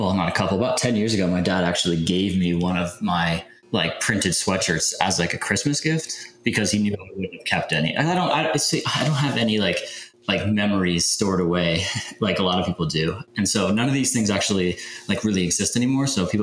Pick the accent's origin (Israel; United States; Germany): Germany; So early years of my life, my dad's in the military. And so I grew up in Germany